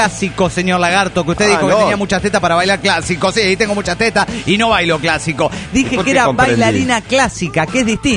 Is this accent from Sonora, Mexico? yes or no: no; Mexico City, Mexico; somos víctimas, los chilangos y todos los que tienen automóviles México